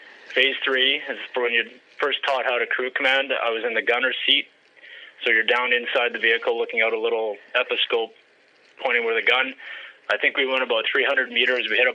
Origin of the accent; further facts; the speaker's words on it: Winnipeg, Manitoba, Canada; born there; also born or lived in Portage la Prairie / Edmonton / Oromocto / Calgary; So I was born in Winnipeg. However, my dad was also in the military. He was a pilot, so I was born in Winnipeg, moved to Portage la Prairie, Edmonton, Oromocto, New Brunswick, back to Winnipeg, and then out to Calgary.